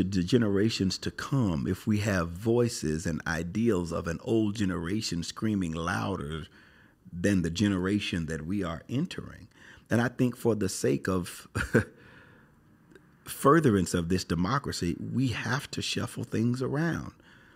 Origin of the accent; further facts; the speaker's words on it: United States; I am an American. And I love this country with everything that's in me.